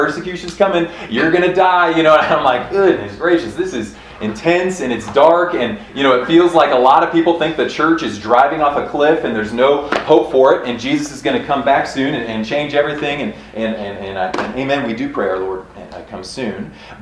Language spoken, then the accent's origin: English; Manhattan, Kansas, United States; We're from Manhattan, Kansas, right? So it's about a 12-hour drive.